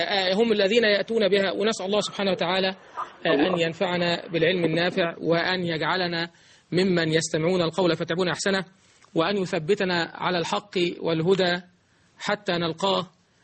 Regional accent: Egypt; اللهم اجعل بلدنا مصر بلدا أمن وأمان،

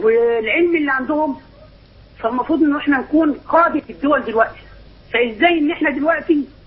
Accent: Egypt; ومتهيألي إن إحنا عندنا في مصر ممكن يكون أكبر عدد من العلماء في العالم

